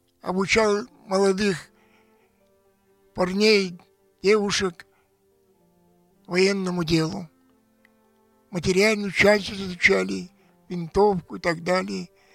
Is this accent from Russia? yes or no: yes; Buryatia, Russia; Говорю, я бурят, они не знали такой национальности, не слышали.